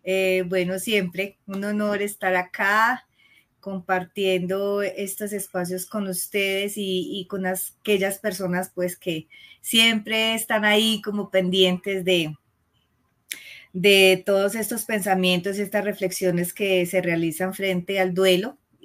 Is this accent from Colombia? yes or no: yes; Medellín, Antioquia, Colombia; Soy de Colombia, de la ciudad de Medellín.